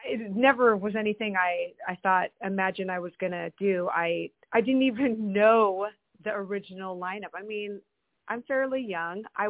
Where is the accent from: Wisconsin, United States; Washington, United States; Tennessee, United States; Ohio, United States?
Washington, United States; We're from Washington. Washington State. So it's closer to go to California for us.